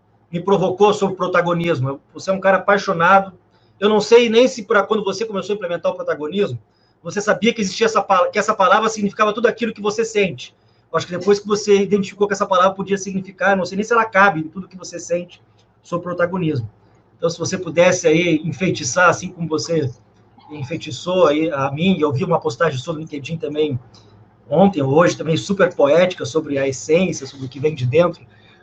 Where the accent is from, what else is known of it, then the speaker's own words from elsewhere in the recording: Rio Grande do Sul, Brazil; moved away as an adult; now in Rio de Janeiro, Brazil; apesar de morar no Rio de Janeiro há 20 anos, eu sou gaúcho, professor universitário, vim para o Rio para fazer mestrado em engenharia de sistemas